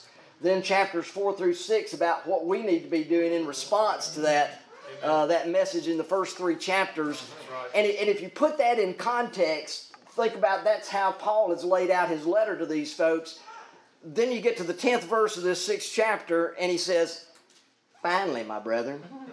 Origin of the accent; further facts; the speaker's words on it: Mississippi, United States; I can go back to a day and time when I was young enough, growing up in Mississippi. When schools were segregated.